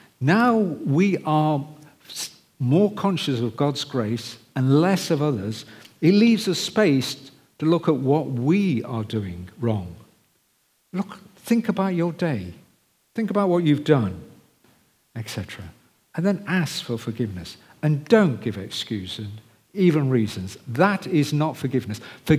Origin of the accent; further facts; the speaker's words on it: United Kingdom; A word of caution, because we're British.